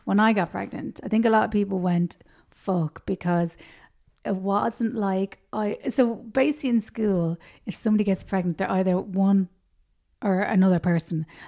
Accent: Rathfarnham, Leinster, Ireland; also born or lived in Tallaght; I grew up in Rathfarnham. We started off in Talla. I think my family was there for about 14 something years or whatever, and I was 6 and we moved to Rathfarnham.

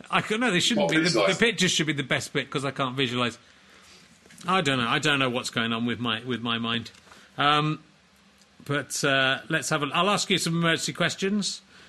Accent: York, Yorkshire and the Humber, United Kingdom; Well, I'm from York.

